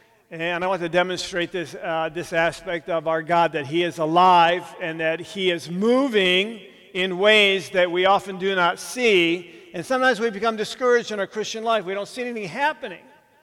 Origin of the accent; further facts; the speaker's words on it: New York, United States; now in Michigan, United States; Donna's from Pennsylvania. I'm from New York.